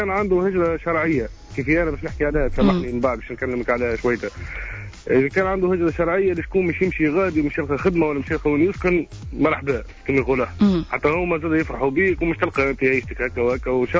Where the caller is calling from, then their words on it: Boumerdès, Boumerdès Province, Algeria; بومرديس، بومرديس في المدينة.